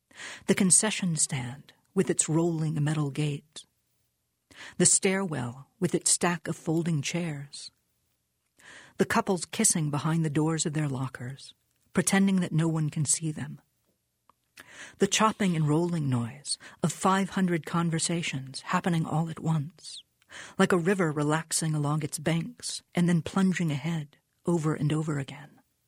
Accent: Little Rock, Arkansas, United States; my mom and dad were living in Little Rock, my hometown.

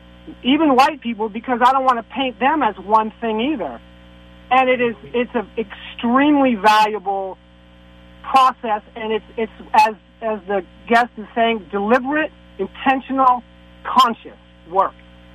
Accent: California, United States; And so I, as an American born and raised in the Bay Area

